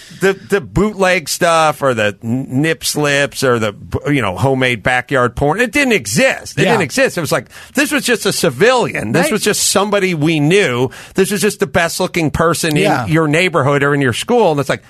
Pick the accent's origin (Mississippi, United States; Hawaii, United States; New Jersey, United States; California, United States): California, United States; North Hollywood; So, because I grew up in North Hollywood, and because North Hollywood and Chatsworth and Van Nuys just became the porn capitals of the world